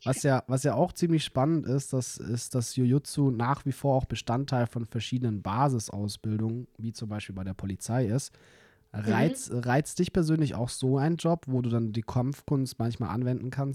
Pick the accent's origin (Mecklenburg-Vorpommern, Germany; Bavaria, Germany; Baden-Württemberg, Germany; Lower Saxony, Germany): Baden-Württemberg, Germany; Stuttgart; wir kommen aus Stuttgart und uns interessiert das auch immer, was es bei uns in der Region eigentlich alles für Sportarten und Vereine gibt.